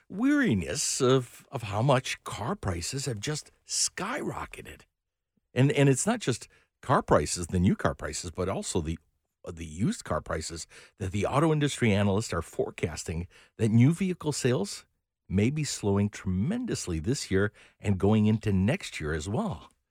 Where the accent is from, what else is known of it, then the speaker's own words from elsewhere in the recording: United States; I'm American, looking for probably a Ford or a General Motors.